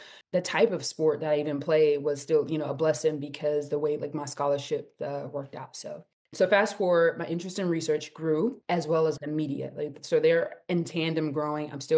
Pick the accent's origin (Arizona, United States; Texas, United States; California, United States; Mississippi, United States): Mississippi, United States; because I was away from Mississippi, like 9 hours away from home.